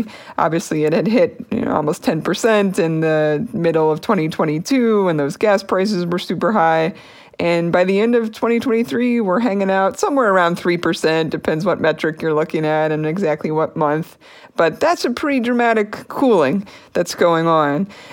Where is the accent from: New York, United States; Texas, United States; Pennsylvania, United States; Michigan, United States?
Pennsylvania, United States; Harrisburg; my hometown in the Harrisburg, Pennsylvania area